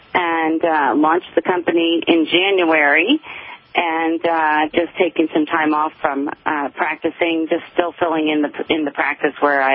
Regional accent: Ohio, United States; now in Carson City, United States; Well, I was born and raised in Central Ohio, and I am a 1991 graduate of The Ohio State University College of Dentistry

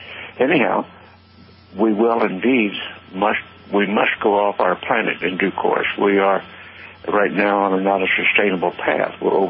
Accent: Roswell, New Mexico, United States; My people were ranchers and farmers in that area, and farmers in the dealership, so I grew up in Roswell.

